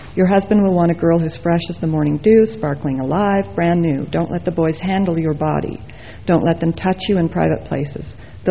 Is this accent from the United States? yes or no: yes; Las Vegas, Nevada, United States; I grew up in the Las Vegas area the same time she did